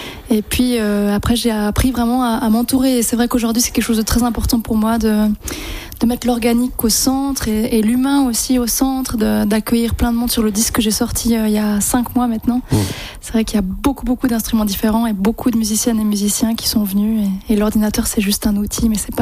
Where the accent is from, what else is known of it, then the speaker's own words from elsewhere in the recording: Orcières, Provence-Alpes-Côte d'Azur, France; quand on a grandi à Orcières, qui était à l'époque encore un tout petit village